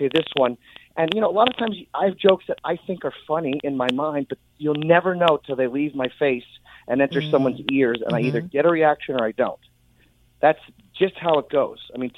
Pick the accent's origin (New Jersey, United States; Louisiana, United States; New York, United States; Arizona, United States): Louisiana, United States; New Orleans; I grew up in New Orleans, as mm-hmm. most Jews are from. And, yeah, I grew up eating kosher jambalaya and matzo ball gumbo.